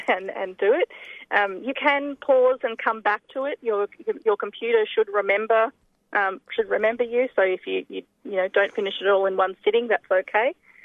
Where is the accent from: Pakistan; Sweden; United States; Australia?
Australia; Hobart, Tasmania; So I grew up in Lutruwita, Tasmania, in the south, in Hobart, a country area out of the south of Hobart.